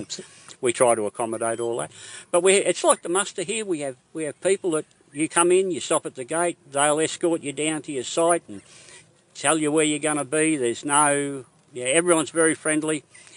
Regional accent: Nanango, Queensland, Australia; I'm from Nanango

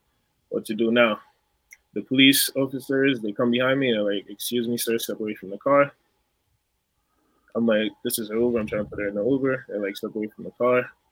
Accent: New York, United States; I grew up in New York and we always like the latest fashion.

